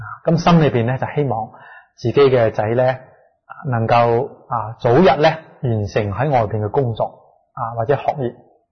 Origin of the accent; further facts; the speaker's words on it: Guangzhou, Guangdong, China; 咁我系广州人咯，所以从细咧都系讲啲广州方言啊，广州话。啊，咁啊。我妈咪咧系教我呢首诗，先教识我讲国语嘅。